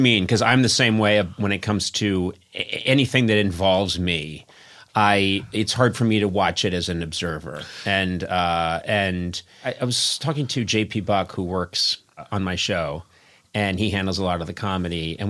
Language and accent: English; New England, United States; But I'm from New England, and when we say bay, it comes out as B.